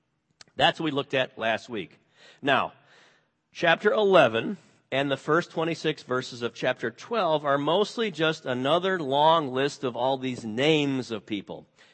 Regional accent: Illinois, United States; I grew up near Chicago.

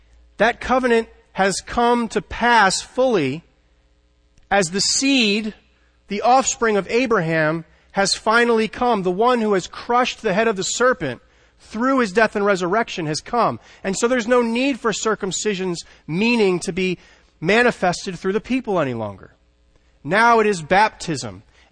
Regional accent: United States; The fact that I am from the United States is important to God

